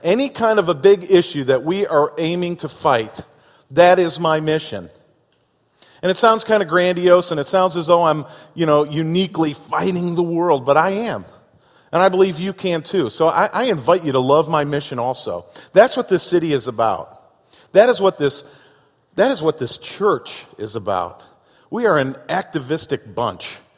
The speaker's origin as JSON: {"language": "English", "town": "Chicago", "region": "Illinois", "country": "United States", "tie": "born or raised there", "said": "I was raised in Chicago."}